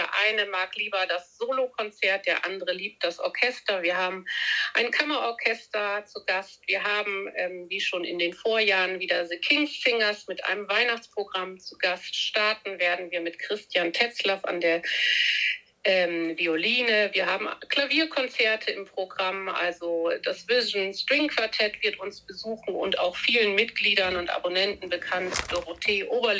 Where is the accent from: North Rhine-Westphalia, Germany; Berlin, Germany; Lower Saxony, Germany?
Lower Saxony, Germany; Leer; Ich bin 44 Jahre alt, Mutter einer 12-jährigen Tochter und arbeite als Rechtsanwältin in meiner Heimatstadt in Leer